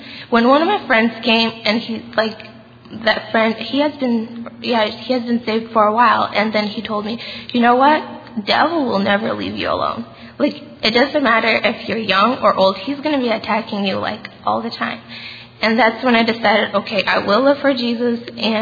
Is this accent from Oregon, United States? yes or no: yes; Oregon, United States; I'm from Oregon. And I grew up in a Christian home